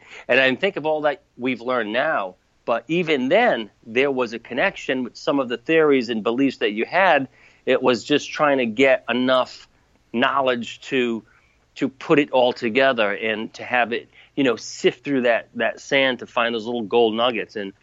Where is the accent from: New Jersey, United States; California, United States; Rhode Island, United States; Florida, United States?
Rhode Island, United States; Warwick; growing up in Warwick and knowing like some of the guys from TAPS